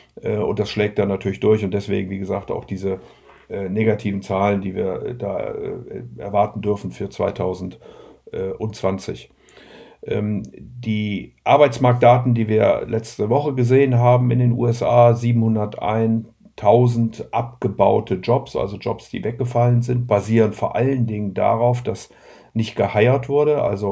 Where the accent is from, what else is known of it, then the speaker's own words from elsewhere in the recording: Rhineland, Germany; und bin ja Rheinländer und möchte deswegen auch immer den Menschen ein bisschen Hoffnung am Ende geben